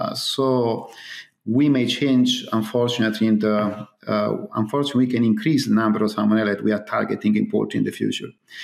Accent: Italy; English is a second language; now in United Kingdom; The only difference is that I'm originally from Italy, and I was not expecting me to move to UK and to be a poultry vet in UK rather than in Italy.

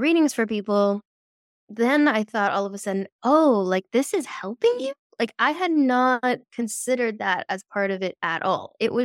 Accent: Netherlands; I grew up in the Netherlands, which is very practical culture

